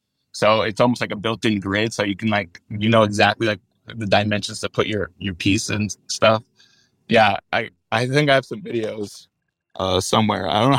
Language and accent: English; Miami, Florida, United States; growing up in Miami, every single person like asked me, like, when are you going to be in Art Basel?